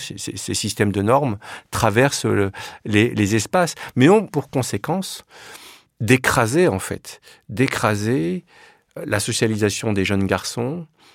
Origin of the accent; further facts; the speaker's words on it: Paris, Île-de-France, France; also born or lived in Villiers-sur-Marne; j'ai passé jusqu'à 12-13 ans, j'étais à Paris. Et puis après, j'ai déménagé à Villiers-sur-Marne, dans la cité des Hauts-de-Noue. Donc, je suis resté très longtemps à Villiers-sur-Marne, jusqu'en 2005-2006, avant de déménager dans la rue d'en face. Et là, je vis toujours à Villiers-sur-Marne